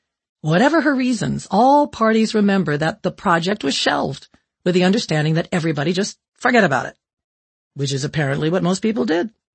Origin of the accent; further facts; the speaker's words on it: New York, United States; born there; I used to say I was born in Butte, Montana. I thought it sounded more glamorous than Western New York.